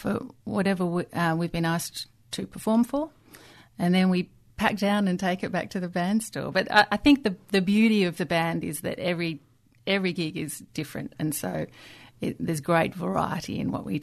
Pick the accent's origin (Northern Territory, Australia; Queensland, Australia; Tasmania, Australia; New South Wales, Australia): Northern Territory, Australia; Alice Springs; I grew up in Alice Springs, so I got to go home and visit my family there